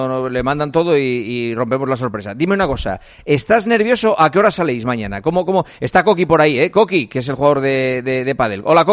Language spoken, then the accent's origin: Spanish; Spain; para darte un abrazo y desearnos suerte mutuamente como españoles, ¿vale?